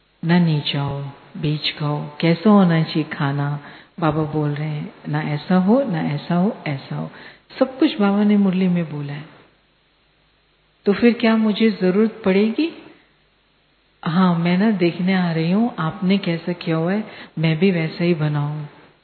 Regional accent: India; मैं इंडिया से आई हूं

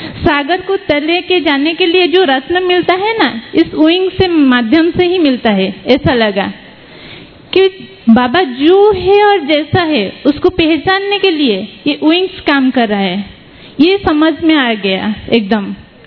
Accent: Bhadrak, Odisha, India; मैं भद्रक उड़ीसा से हूँ

